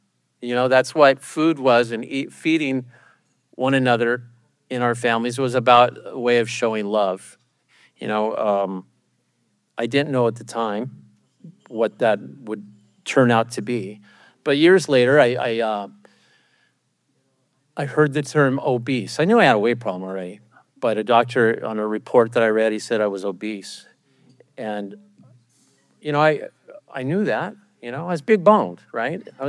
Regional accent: New Mexico, United States; I come from, I was born and raised in New Mexico.

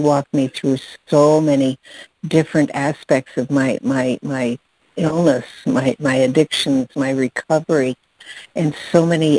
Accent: Arizona, United States; from Arizona, compulsive eater.

